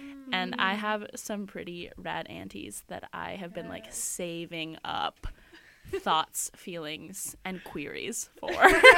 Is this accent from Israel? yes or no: no; British Columbia, Canada; So I grew up on Vancouver Island in Coast Salish territory, but my family is obviously from Edmonton. So I'm, like, raised BC gal